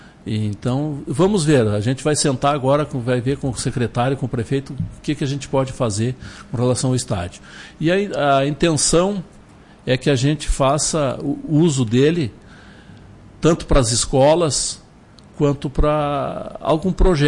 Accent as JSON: {"language": "Portuguese", "town": "Bom Jesus", "region": "Rio Grande do Sul", "country": "Brazil", "also_born_or_lived": "Caxias do Sul", "said": "Morei 50 anos em Caxias, sou de Bom Jesus, mas morei 50 anos em Caxias, então sou quase mais caxiense que bonjesuense."}